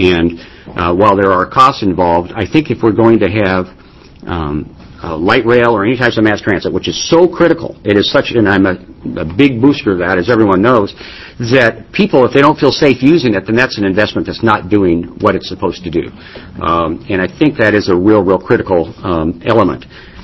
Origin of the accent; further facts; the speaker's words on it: Gresham, Oregon, United States; it is a sad commentary to be in my hometown area of Gresham and feel I can't ride mass transit.